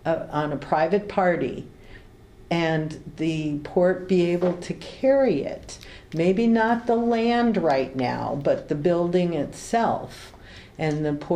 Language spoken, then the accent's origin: English; San Francisco, California, United States; I personally, I'm from San Francisco. My family was in the food business there.